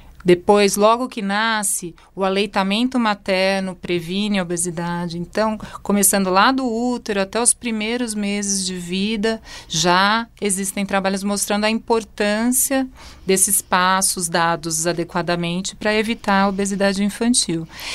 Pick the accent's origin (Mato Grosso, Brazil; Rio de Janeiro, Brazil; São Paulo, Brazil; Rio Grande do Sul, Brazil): São Paulo, Brazil; Americana; eu sou do interior de São Paulo, tive que sair de casa para fazer a faculdade.